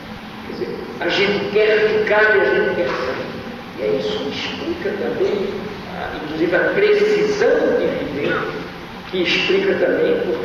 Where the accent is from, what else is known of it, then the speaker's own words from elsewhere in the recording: Recife, Pernambuco, Brazil; born there; Mas eu nasci no Recife, que é uma cidade fundamental, uma cidade importante, de um pedaço do Brasil que se chama Nordeste